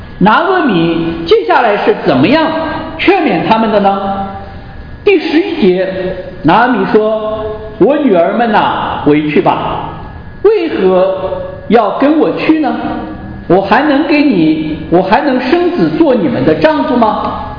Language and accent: Chinese; China; 就像我们中国人讲的这个绝后了，没有后代留下来。